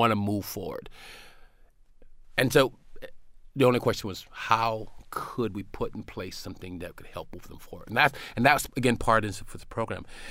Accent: South Carolina, United States; Well, I grew up in South Carolina in a fairly poor neighborhood

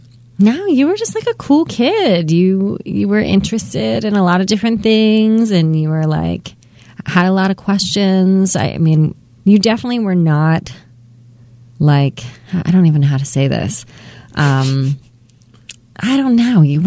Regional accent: Westminster, Maryland, United States; So I grew up in Westminster in Maryland. So it's about 45 minutes north out in Carroll County.

